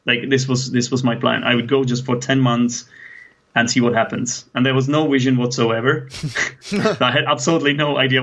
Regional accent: Czechia; first language Czech; English is a second language; And basically, we were just talking about English in Czech, which is my native language.

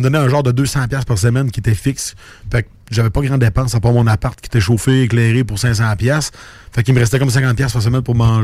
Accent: Audet, Quebec, Canada; En fait, je suis natif d'Audette. Personne ne sait c'est où. C'est comme juste un trou, mais c'est sur une montagne.

